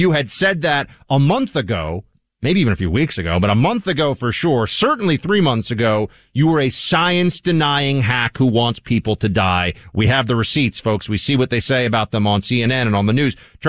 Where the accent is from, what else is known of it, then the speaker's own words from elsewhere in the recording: New York, United States; I've said this so many times as a New Yorker to the rest of the country.